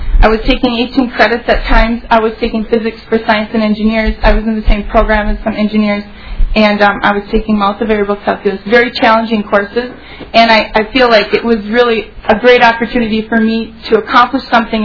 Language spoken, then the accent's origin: English; Hayfield, Minnesota, United States; I am from Hayfield, Minnesota. I am a science teacher at Hayfield High School.